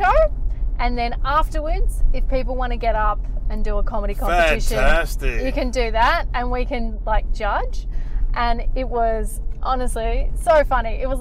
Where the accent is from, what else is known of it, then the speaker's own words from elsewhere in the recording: Morwell, Victoria, Australia; I've done one gig in Morwell, in my hometown.